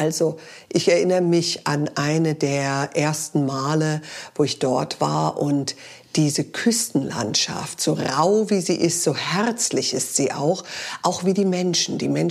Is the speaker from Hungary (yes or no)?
no; Germany; wir sind ja als Amerikaner in Deutschland aufgewachsen und meine Mutter erzählte mir, wir kommen eigentlich aus England